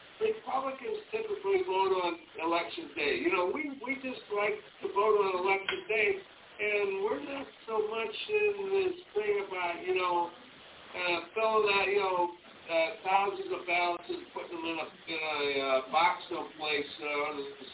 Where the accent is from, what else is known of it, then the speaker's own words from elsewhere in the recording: St. Louis, Missouri, United States; For example, I grew up in South St. Louis.